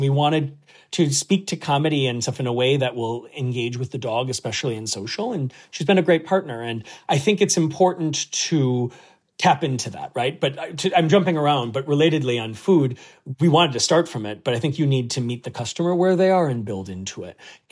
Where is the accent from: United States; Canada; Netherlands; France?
United States; Wisconsin; I'm from Wisconsin, so maybe it even hits home differently